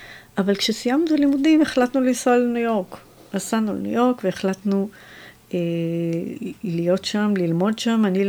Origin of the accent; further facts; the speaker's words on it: Jerusalem, Jerusalem District, Israel; אז אני גדלתי בירושלים. כשהייתי בת שנה, נולדתי בקטמון, עברנו לבית הקרם כשהייתי בת שנה.